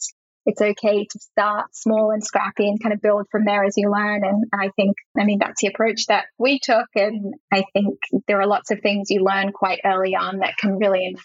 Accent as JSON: {"language": "English", "country": "Australia", "tie": "born or raised there", "said": "it's actually the name of the street that I grew up on in Australia."}